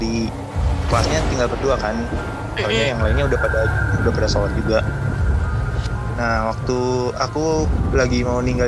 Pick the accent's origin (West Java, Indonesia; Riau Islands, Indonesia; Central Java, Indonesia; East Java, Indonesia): West Java, Indonesia; Kan kebetulan aku tuh orang Sunda